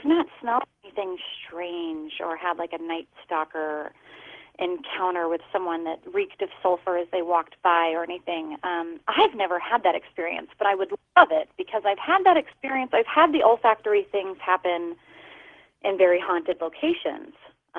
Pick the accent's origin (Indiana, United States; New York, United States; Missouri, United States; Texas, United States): Missouri, United States; and I grew up in Missouri, so it was pretty hot in the summers.